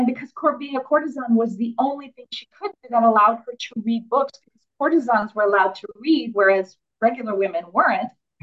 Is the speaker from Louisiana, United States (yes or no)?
yes; New Orleans, Louisiana, United States; I'm from New Orleans originally.